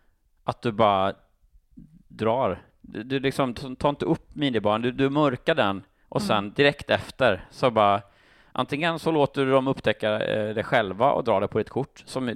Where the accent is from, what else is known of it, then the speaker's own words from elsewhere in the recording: Småland, Sweden; precis som jag är från Sveriges Småland kanske.